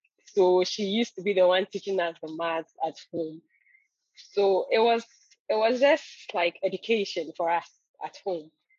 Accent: Nigeria; also born or lived in Ivory Coast; Well, my life, I was born in Ivory Coast. So my parents are missionaries in Ivory Coast. They are Ghanaians anyway. But so by the time we were five, my dad had to further his studies in Nigeria. So we moved to Nigeria. And then I started school there.

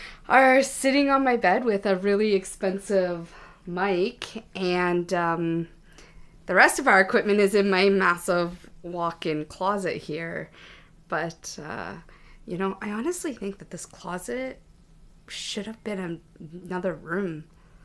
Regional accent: Edmonton, Alberta, Canada; We are from Edmonton, Alberta, over here in good old Canada.

